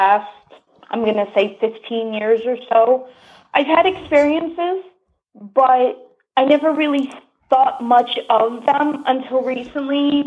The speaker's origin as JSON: {"language": "English", "region": "New York", "country": "United States", "said": "I'm from New York City."}